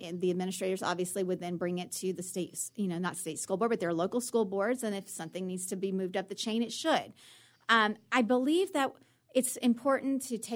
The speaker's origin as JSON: {"language": "English", "town": "Broken Bow", "region": "Oklahoma", "country": "United States", "tie": "born or raised there", "said": "growing up in Broken Bow, we know the importance of agriculture"}